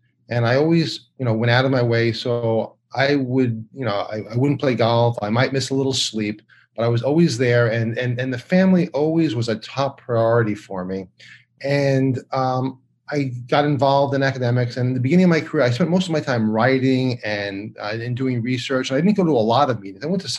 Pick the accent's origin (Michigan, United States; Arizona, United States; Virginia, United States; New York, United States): New York, United States; I grew up on Long Island next to a farm.